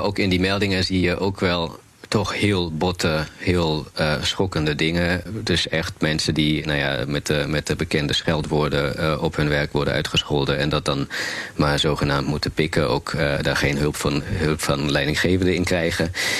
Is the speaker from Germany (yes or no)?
yes; Berlin, Germany; Dutch is a second language; now in Netherlands; Ik kom uit Duitsland, uit Berlijn.